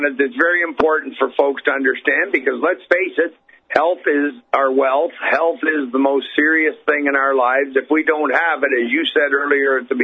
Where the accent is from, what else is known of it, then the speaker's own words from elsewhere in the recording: Hamilton, Ontario, Canada; now in Wainfleet, Canada; My hometown is Hamilton, Ontario, just a little ways from Toronto.